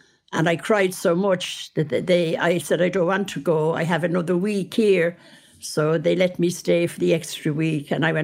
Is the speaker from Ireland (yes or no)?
yes; Dublin, Leinster, Ireland; born there; I was born in Dublin, but my grandfather was a Listowel man